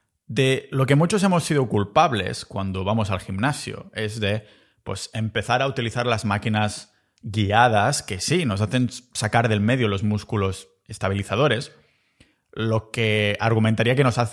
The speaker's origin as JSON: {"language": "Spanish", "region": "Catalonia", "country": "Spain", "said": "y como buen catalán, sobre todo por su precio inigualable"}